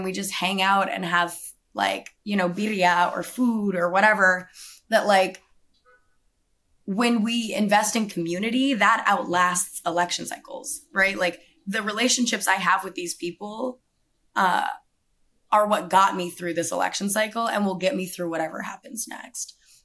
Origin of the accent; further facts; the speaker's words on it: Tucson, Arizona, United States; I'm born and raised in Arizona. I'm from Tucson. And I recently moved back about a year ago.